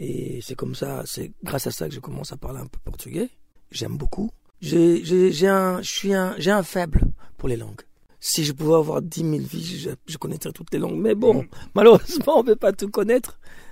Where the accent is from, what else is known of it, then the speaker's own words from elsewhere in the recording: Bukavu, South Kivu, DR Congo; born there; Moi, je suis métisse parce que ma mère est rwandaise et mon père est congolais. Donc, je suis né à Bukavu, à l'Est.